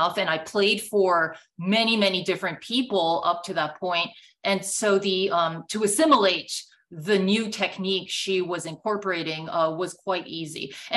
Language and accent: English; Japan; first language Japanese; English is a second language; So I was born in Japan, but I have a Korean background.